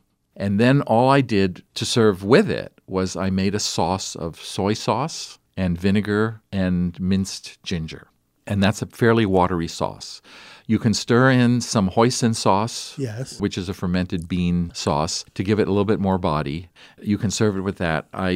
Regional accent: China; moved away; When I grew up in China, we ate a fair amount of fish.

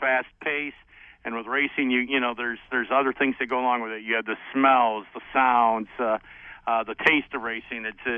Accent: Grand Rapids, Michigan, United States; some of my earliest memories are listening to Sid Collins as a youngster growing up in Grand Rapids, Michigan.

